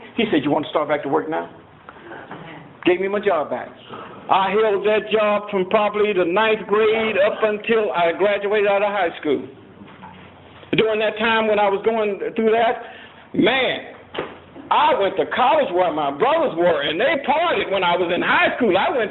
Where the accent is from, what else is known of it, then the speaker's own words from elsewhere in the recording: the South, United States; I was raised in the South, and that was plenty racism.